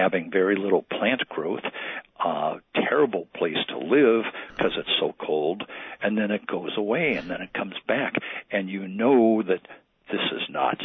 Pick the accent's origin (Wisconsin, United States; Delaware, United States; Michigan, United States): Wisconsin, United States; I mentioned I grew up in Wisconsin. I have a rock right here in front of me that I dug out of the stone quarry a mile from my boyhood home